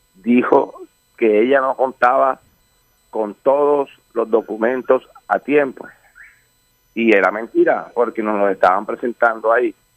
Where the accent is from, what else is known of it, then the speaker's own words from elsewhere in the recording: Malambo, Atlántico, Colombia; yo soy del municipio de Malambo, yo soy el egresado también de casualidad en el INEM, donde se está llevando a cabo la sede de la Universidad Atlántico en Soledad